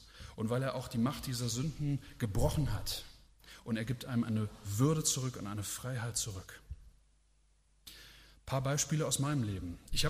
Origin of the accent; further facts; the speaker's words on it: Hesse, Germany; da gab es damals eine christliche Jugendwoche bei uns zu Hause in Hessen.